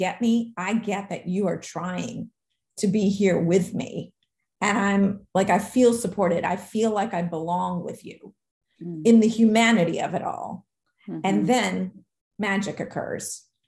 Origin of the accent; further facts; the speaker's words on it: Queens, New York, United States; I grew up in Queens, New York, where there was no such thing as a majority.